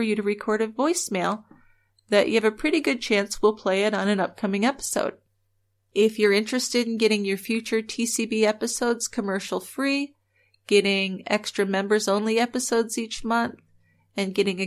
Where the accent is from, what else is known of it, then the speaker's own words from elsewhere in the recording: Maine, United States; So I don't know how familiar you are with us, Michael, but we are from Maine, and I actually lived at one point very close to Saco, so very familiar with the area, and have heard of the case.